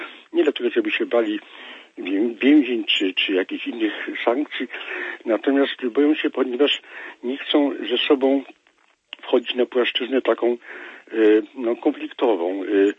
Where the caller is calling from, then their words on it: Kraków, Lesser Poland, Poland; z Krakowa